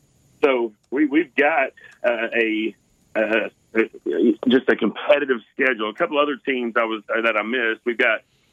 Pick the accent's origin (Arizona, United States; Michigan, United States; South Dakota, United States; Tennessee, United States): Tennessee, United States; Sale Creek; I grew up in Sale Creek, played basketball at Sale Creek, and then moved on to Bryan College, played basketball there for 4 years.